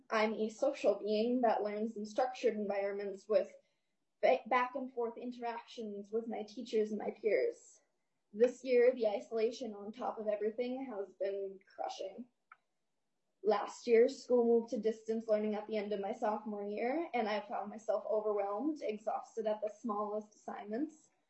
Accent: Grand Rapids, Minnesota, United States; also born or lived in Roseau; So I was born in Roseau, Minnesota, and I grew up in Grand Rapids and on the Iron Range.

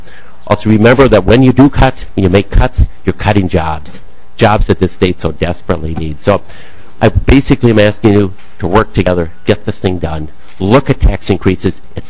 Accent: St. Paul, Minnesota, United States; I'm from St. Paul.

